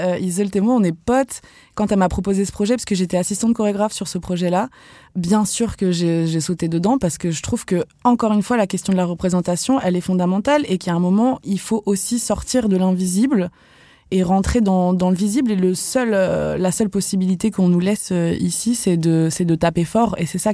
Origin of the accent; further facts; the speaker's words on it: Pays de la Loire, France; j'étais algérienne. J'ai grandi en France. Parce que j'habitais en Vendée.